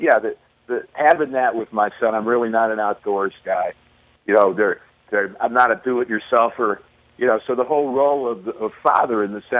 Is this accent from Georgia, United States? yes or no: no; Cleveland, Ohio, United States; I was born and raised in Cleveland, lifelong Cleveland fan